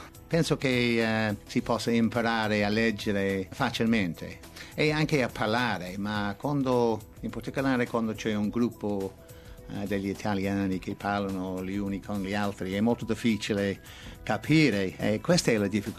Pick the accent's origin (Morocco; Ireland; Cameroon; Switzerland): Ireland; Italian is a second language; Nonostante sono irlandese